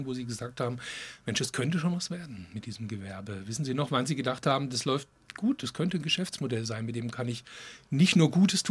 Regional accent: Baden-Württemberg, Germany; weil ich bin ja in Main-Tauber-Kreis groß geworden, also in Baden-Württemberg, aber ganz in der Nähe auch von Würzburg.

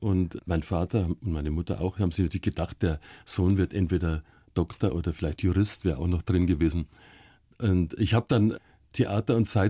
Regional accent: Munich, Bavaria, Germany; In München, ja.

